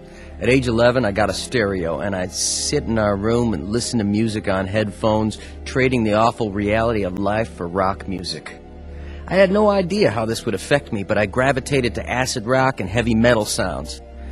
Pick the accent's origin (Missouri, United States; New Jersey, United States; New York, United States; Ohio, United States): Ohio, United States; Goshen; I grew up in Goshen, Ohio, a small country town, the oldest of four with two younger brothers and a sister.